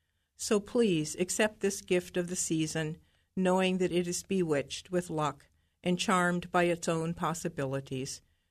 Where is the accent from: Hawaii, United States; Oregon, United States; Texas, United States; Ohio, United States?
Ohio, United States; Troy; from Troy, Ohio